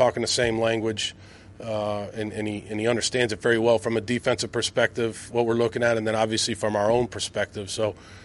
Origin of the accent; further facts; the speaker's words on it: Boston, Massachusetts, United States; Yeah, no, I mean, I would say as a Bostonian, he's speaking like a true New Yorker that he is.